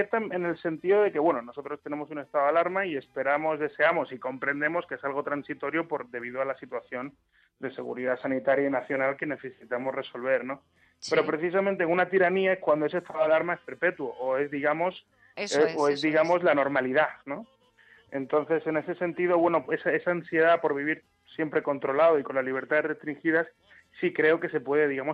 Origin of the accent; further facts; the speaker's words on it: Málaga, Andalusia, Spain; efectivamente soy malagueño, nací en Málaga y viví allí los primeros 15 años de mi vida y luego la época universitaria y mis primeros años de trabajo. O sea, la mayor parte de mi vida ha estado en Málaga